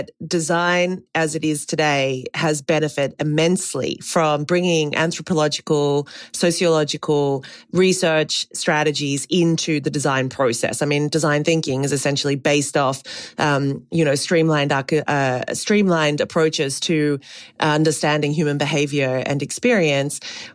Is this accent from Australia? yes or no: yes; Australia; I mean, originally I'm Australian. I've lived and worked all over the world.